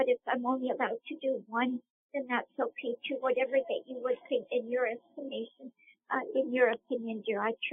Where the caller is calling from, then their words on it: Campbell River, British Columbia, Canada; I'm calling from Campbell River, but I live in Port Hardy, British Columbia, Canada.